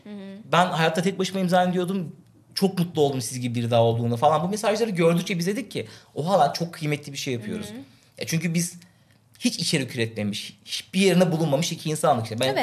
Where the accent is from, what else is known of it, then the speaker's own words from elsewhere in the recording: Denizli, Turkey; Ben Denizli'de doğdum büyüdüm. Eskişehirliyim sonra taşındım.